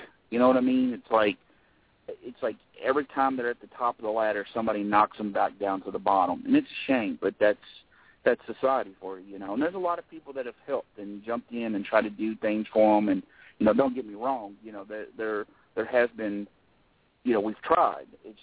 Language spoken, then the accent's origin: English; Lexington, Kentucky, United States; You know, here in Lexington, Kentucky, you know, my hometown, and they come down every year to Scarefest to promote the prison.